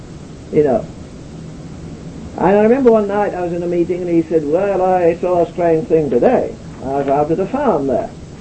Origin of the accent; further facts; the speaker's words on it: Yorkshire and the Humber, United Kingdom; I'm a Yorkshireman, so that's why I'm rough.